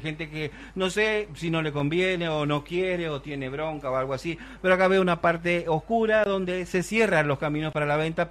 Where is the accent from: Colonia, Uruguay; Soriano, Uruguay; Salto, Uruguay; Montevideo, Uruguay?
Salto, Uruguay; pero soy salteño, pero digo, la gente de Salto es envidiosa